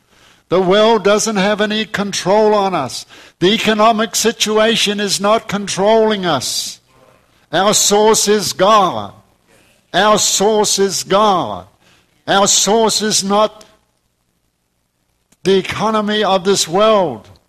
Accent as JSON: {"language": "English", "country": "New Zealand", "moved": "yes", "lives_now": "United States", "said": "When I first came to this country for the first many years, because I come from New Zealand, I had a green card and it had alien on it."}